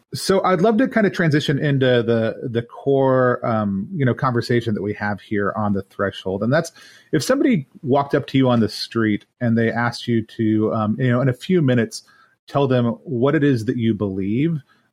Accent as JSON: {"language": "English", "region": "Texas", "country": "United States", "said": "Growing up in the South, right? I'm from Texas also. Growing up in the South, I would experience that kind of, same kind of comment around me as a Catholic from certain people."}